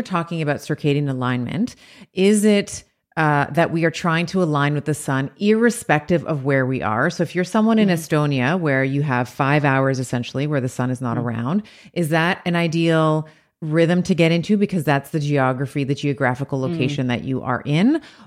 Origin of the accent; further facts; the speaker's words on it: Toronto, Ontario, Canada; I'm from Toronto. So I'm in Toronto.